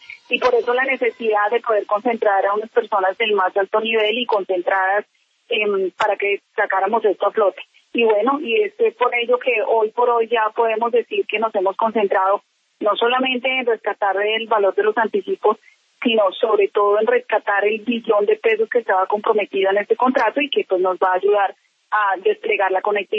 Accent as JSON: {"language": "Spanish", "country": "Colombia", "said": "como colombiana en primer lugar y como funcionaria pública que soy ya de hace muchos años"}